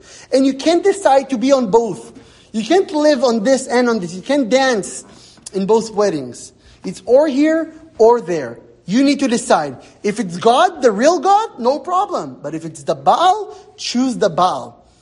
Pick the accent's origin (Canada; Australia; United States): Canada; We're also Jewish, but we're also Canadian, and we're also Western, and we're also this